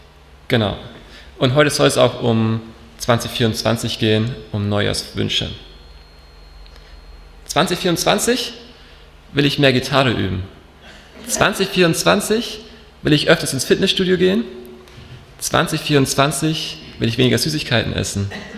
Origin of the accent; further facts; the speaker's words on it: Landau an der Isar, Bavaria, Germany; Ich bin in Landau an der Isar aufgewachsen. Das ist in Bayern ein Stückchen weg von hier. Mit drei Schwestern auf einem Bauernhof daheim. Genau, ich bin 21 Jahre alt. Ich bin 2020, nachdem ich Abi gemacht habe, nach England gegangen für ein Jahr.